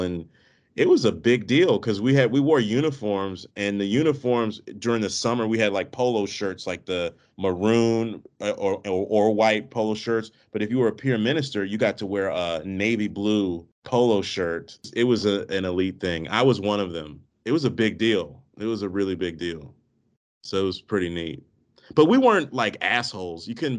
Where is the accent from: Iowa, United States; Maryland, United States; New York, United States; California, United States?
Maryland, United States; I grew up in the Maryland, D.C. area. It's metropolitan in a lot of ways.